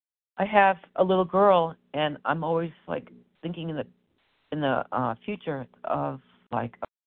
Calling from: New Jersey, United States; Oh, I'm calling from New Jersey.

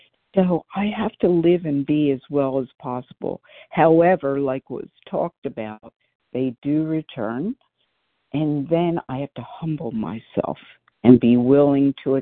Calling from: Philadelphia, Pennsylvania, United States; from outside of Philadelphia, Pennsylvania.

